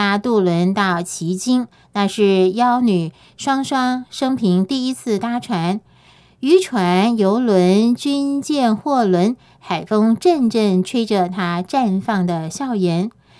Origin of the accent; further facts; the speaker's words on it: Kaohsiung, Taiwan; born there; 这一带是我出生的地方，